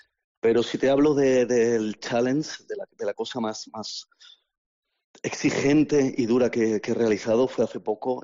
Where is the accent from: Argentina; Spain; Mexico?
Spain; Barcelona, Catalonia; moved away as an adult; now in London, United Kingdom; Yo soy de Barcelona, soy aquí español de Barcelona. Decidí irme a Londres ya con una, ya no tan joven. Pensé que era como mi último tren, tenía 30 años.